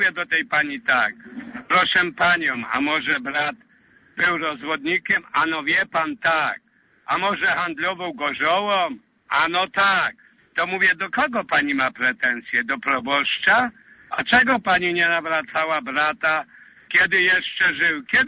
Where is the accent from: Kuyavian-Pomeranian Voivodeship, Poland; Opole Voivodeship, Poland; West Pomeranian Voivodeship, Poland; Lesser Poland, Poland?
Lesser Poland, Poland; Ja akurat pochodzę ze Skalnego Podhala i u nas z pokolenia na pokolenie przekazywana jest nauka naszych przodków.